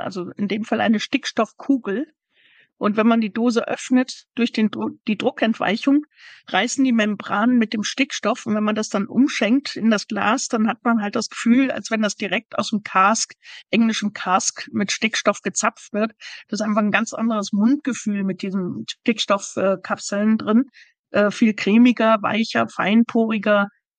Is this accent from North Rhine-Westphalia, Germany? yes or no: yes; Düsseldorf, North Rhine-Westphalia, Germany; born there; Ich bin ja geboren in Düsseldorf und dementsprechend mit Altbier sozialisiert.